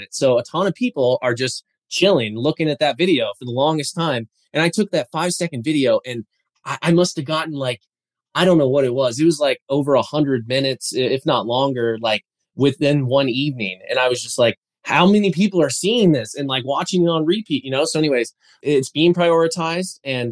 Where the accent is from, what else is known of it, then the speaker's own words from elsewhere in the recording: Colorado, United States; I mean, hey, I'm from Colorado after all, right? So we're all about it.